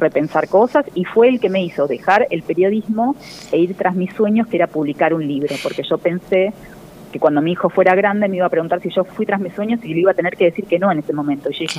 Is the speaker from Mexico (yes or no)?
no; Argentina; recién en julio se publicó en Argentina, que yo decía, ¿cuándo lo voy a poder publicar en mi país, digamos?